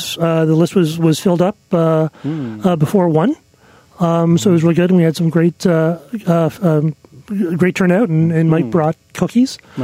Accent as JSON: {"language": "English", "country": "Italy", "second_language": "English", "lives_now": "Germany", "said": "I don't usually sing my own songs, mostly because of my accent. I'm Italian and I live in Germany, so I feature two of the most identifiable foreign English accents."}